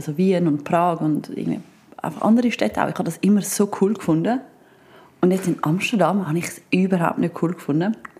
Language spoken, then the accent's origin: German; Switzerland; Und das ist doch eigentlich cool, dass mal der Standard nicht so ist wie bei uns in der Schweiz.